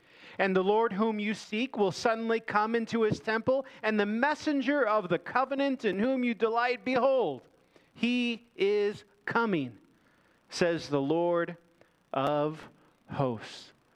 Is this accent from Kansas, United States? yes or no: no; Minnesota, United States; I'm from Minnesota. I can say that.